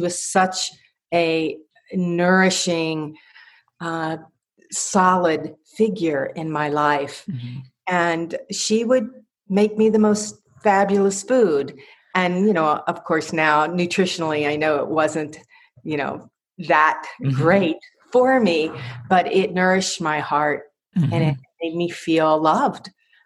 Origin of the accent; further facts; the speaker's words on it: the South, United States; I grew up in the South in the 1960s, right, during the civil rights movement.